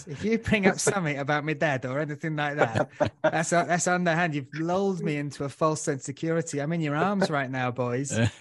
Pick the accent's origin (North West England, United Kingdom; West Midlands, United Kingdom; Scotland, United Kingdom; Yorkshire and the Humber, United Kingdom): Yorkshire and the Humber, United Kingdom; Huddersfield; now in London, United Kingdom; I grew up in Huddersfield, so it's nice and calm, and home first, it's like quiet place, you know, there's none of that. And then moving to London